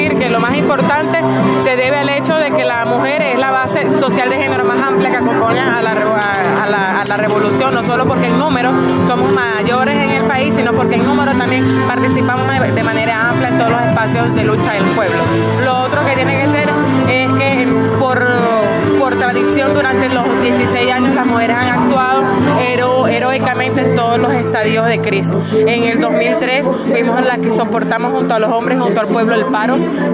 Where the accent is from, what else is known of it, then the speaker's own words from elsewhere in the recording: Valencia, Carabobo, Venezuela; yo soy del sur de Valencia. Un grupo de organizaciones varias, alrededor de 20, postularon mi candidatura para el circuito 5 de Miguel Peña, de donde soy oriunda.